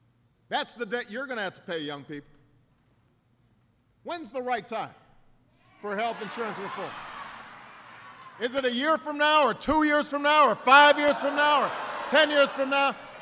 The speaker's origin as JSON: {"language": "English", "region": "Illinois", "country": "United States", "said": "In my home state of Illinois, rates are going up by as much as 60%."}